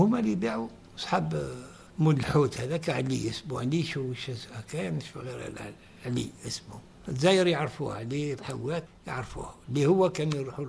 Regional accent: Algeria; وحنا عندنا جزائريين يخدموا في الصحافة تاع التوانسة

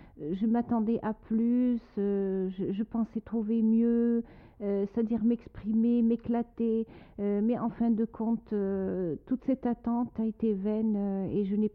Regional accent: Algeria; je voulais absolument l'éditer chez moi en Algérie.

